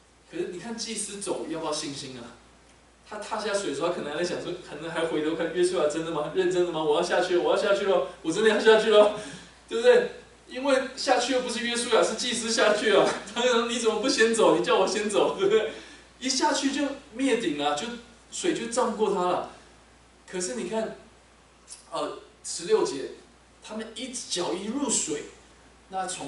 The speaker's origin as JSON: {"language": "Chinese", "country": "Taiwan", "tie": "born or raised there", "lives_now": "United States", "said": "因为我都住美国啊，我很少在，而且我在小时候在台湾"}